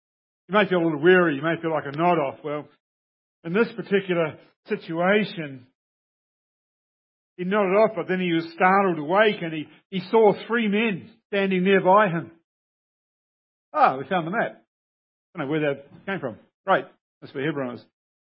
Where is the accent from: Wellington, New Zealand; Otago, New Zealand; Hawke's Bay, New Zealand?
Hawke's Bay, New Zealand; It hit Hastings and Napier on the North Island, and that's where I grew up.